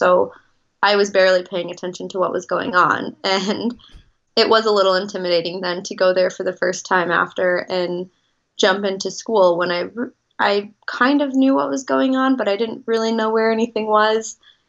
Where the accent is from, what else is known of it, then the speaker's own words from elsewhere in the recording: Midwest, United States; Growing up in the Midwest, I was very much of a homebody